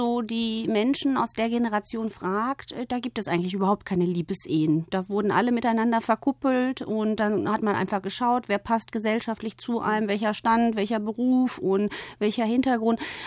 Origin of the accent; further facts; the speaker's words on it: Bochum, North Rhine-Westphalia, Germany; Wir sind in Bochum-Wattenscheid groß geworden und in einem Viertel, wo einfach der Migrantenanteil nicht so hoch war.